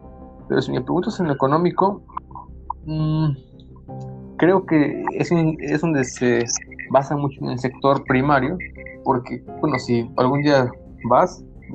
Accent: Guerrero, Mexico; No, pero sí de mi pueblo natal.

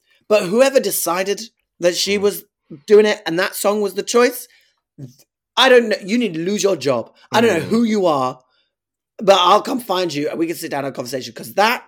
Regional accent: United Kingdom; Yet again, another reason to hate being British.

